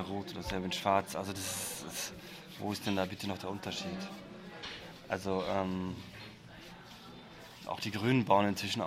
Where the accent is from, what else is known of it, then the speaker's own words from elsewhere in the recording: Vorarlberg, Austria; Also da, wo ich aufgewachsen bin, Vorarlberg, ist schon sehr autoritär alles gewesen.